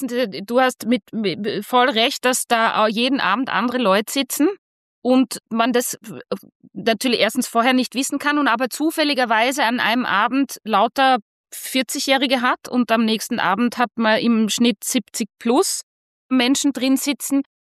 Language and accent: German; Germany; ich komme aus Deutschland, aber mein Vater ist aus Wiener Neustadt.